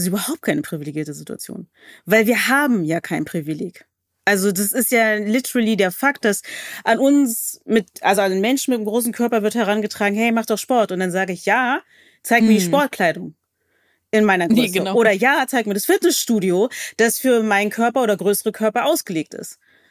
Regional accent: Berlin, Germany; Also ich komme aus Berlin

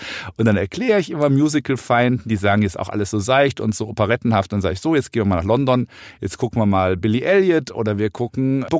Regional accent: Rhineland, Germany; ich komme ja aus dem Rheinland

